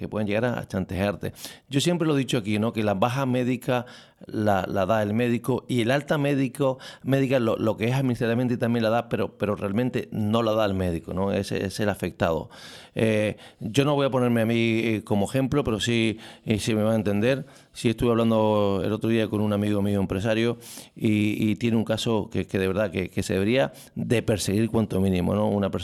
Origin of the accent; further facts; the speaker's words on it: Spain; realmente el que asume todos estos costos somos todos los españoles